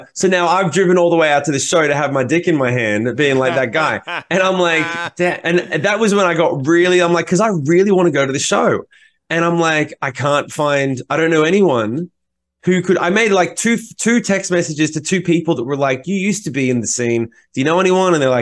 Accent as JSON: {"language": "English", "country": "Australia", "said": "People don't know us as an Australian band in Australia."}